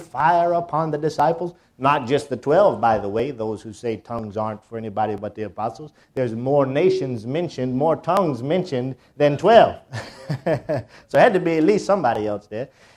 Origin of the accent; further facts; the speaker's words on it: North Carolina, United States; I'm from North Carolina. I can do that.